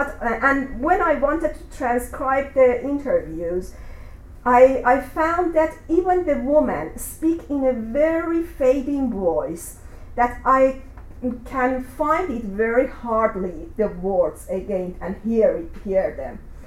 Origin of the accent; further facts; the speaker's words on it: Iran; moved away; Although I am an Iranian and I'm away from Iran only for 3 years, but they assume that I have to do research about women here, not back again to my country.